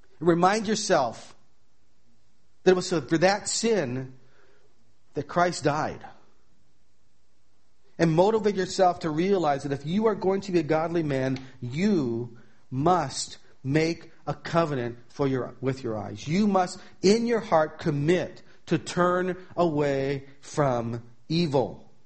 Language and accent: English; Hawaii, United States; I mean, I'm from Hawaii, and the beach is even worse.